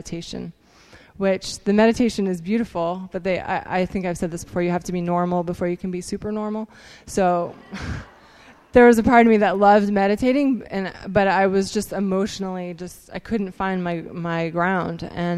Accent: Ohio, United States; also born or lived in West Virginia; I grew up in Ohio. I was born in West Virginia. Grew up in Ohio, and then from there, I spent the summer in Texas

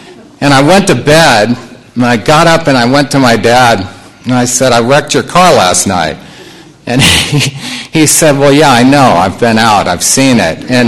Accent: the South, United States; I played football. I'm from the South. I played football

